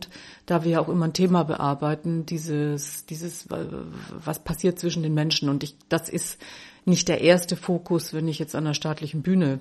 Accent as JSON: {"language": "German", "region": "Southern Germany", "country": "Germany", "also_born_or_lived": "Berlin", "said": "Genau, ich komme aus Süddeutschland. Ich bin von Berlin aus nach Albstädt gezogen."}